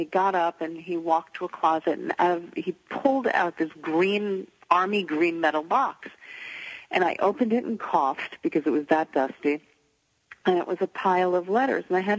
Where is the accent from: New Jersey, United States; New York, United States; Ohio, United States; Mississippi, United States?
New York, United States; Manhattan; Well, I grew up in Manhattan.